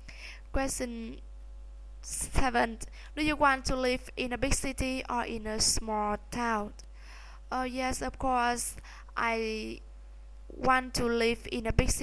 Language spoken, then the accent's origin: English; Thanh Hoa, Vietnam; English is a second language; The famous place in my hometown is Hàm Rồng Bridge. It is a famous bridge in Vietnam history, and it is also history witness of Vietnam.